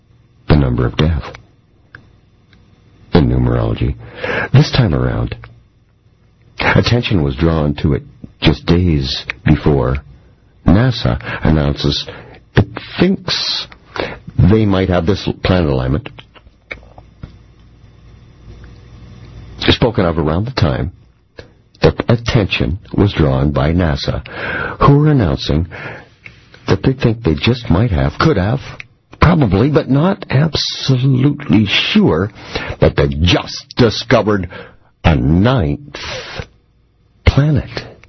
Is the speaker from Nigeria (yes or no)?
no; Saskatchewan, Canada; now in Toronto, Canada; I come to you tonight from Toronto, Ontario, Canada, which is the source, one of the sources for the eastern United States cold air that's being forced down there, sometimes as far as Florida. And, of course, across Saskatchewan, where I'm originally from